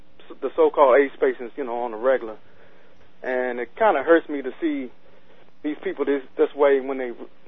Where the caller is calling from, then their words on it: Washington, District of Columbia, United States; from D.C.